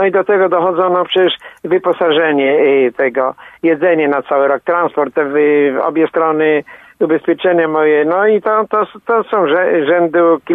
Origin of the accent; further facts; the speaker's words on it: Swarzędz, Greater Poland Voivodeship, Poland; now in Police, Poland; to ja jestem tak, policzaninem pochodzenia poznańskiego. Ja się urodziłem w Swarzędzu koło Poznania. Szkołę podstawową w Swarzędzu ukończyłem, tam 29 lat mieszkałem, potem wyemigrowałem do Polic